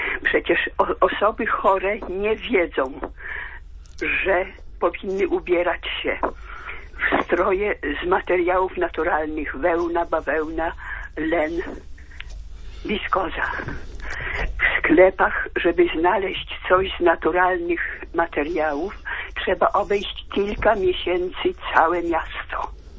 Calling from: Białystok, Podlaskie Voivodeship, Poland; Jestem emerytowanym lekarzem z Białegostoku.

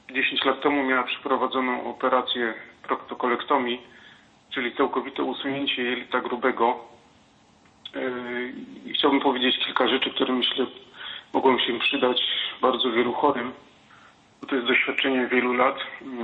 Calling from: Wrocław, Lower Silesian Voivodeship, Poland; z Wrocławia. Pozdrawiam ojca, panią doktor.

